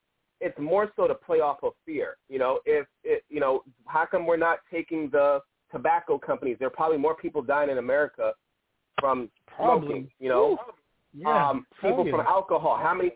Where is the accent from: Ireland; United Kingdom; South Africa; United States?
United States; New York; I come from New York. I was one of those people.